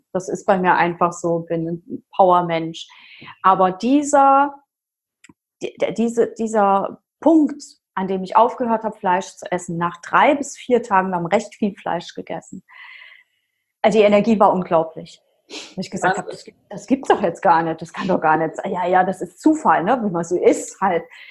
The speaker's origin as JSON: {"language": "German", "region": "Rhineland-Palatinate", "country": "Germany", "said": "Ich komme aus der Pfalz."}